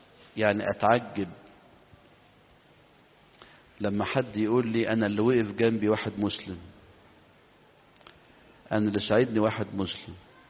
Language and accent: Arabic; Egypt; قبل ما القصة تنتشر عندنا في مصر أو توصل مصر